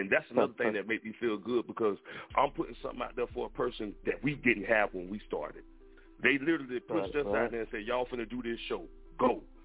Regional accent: Jacksonville, Florida, United States; And for anybody who don't know me, I'm from Jacksonville, Florida. A lot of us call that Duval County. You know, so I grew up with a lot of artists.

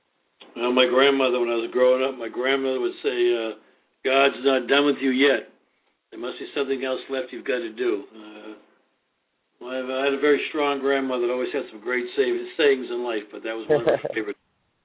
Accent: Boston, Massachusetts, United States; I grew up in South Boston.

